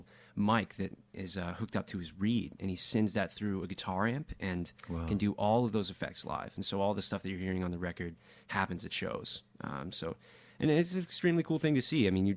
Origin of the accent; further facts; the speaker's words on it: Texas, United States; It's actually the street that I grew up in in Texas.